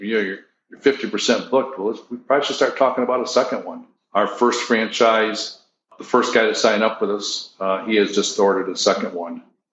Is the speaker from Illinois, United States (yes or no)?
no; Buffalo, New York, United States; In Buffalo, New York, my home state, they just signed on a couple of weeks ago.